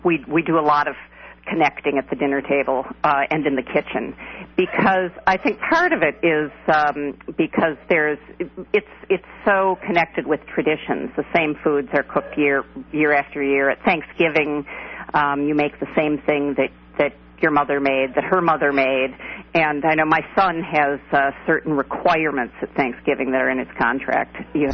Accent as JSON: {"language": "English", "town": "Minneapolis", "region": "Minnesota", "country": "United States", "tie": "born or raised there", "said": "When I grew up in Minneapolis, and the gas company, which was quaintly called Minigasco, used to send recipes with the bill."}